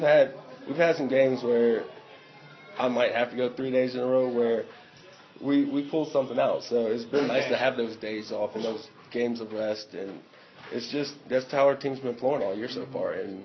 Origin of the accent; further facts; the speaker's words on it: South Carolina, United States; now in Tennessee, United States; I'm from South Carolina. I live in Tennessee now.